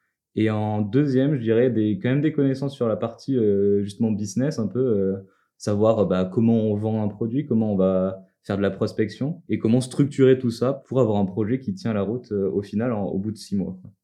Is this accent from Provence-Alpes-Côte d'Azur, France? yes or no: no; Auvergne-Rhône-Alpes, France; 23 ans, je viens d'Ardèche